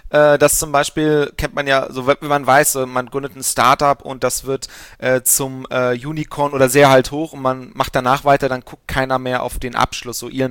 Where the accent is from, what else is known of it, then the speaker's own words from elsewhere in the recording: Aachen, North Rhine-Westphalia, Germany; born there; Genau, also gebürtig komme ich aus Aachen